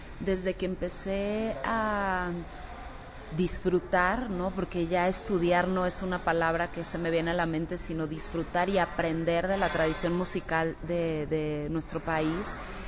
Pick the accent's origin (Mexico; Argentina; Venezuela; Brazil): Mexico; sigo siendo yo y sigo siendo mexicana y sigo teniendo las raíces muy clavadas en México.